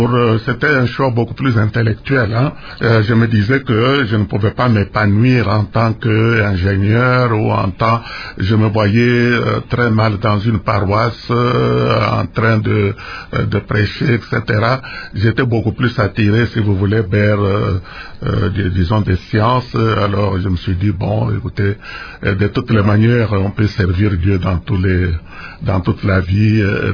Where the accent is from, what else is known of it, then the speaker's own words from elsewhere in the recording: Tshibata, Kasaï-Oriental, DR Congo; also born or lived in Lusambo; Au Kasaï oriental, disons à Tshibata, donc dans le territoire de Tshilenge.